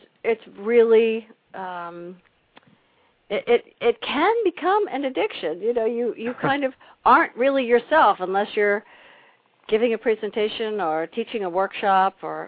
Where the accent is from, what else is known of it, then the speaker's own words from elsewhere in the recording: New York, United States; I grew up in Long Island, and his children, Terry and... Oh, I knew all of his children. We used to swim together out in Sands Point, where they all had a house.